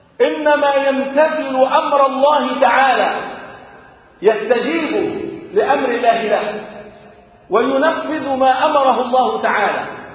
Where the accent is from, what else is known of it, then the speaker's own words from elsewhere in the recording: Egypt; اللهم اجعل بلدنا مصر سلما سلاما وأمنا أمانا سخاء رخاء وسائر بلاد المسلمين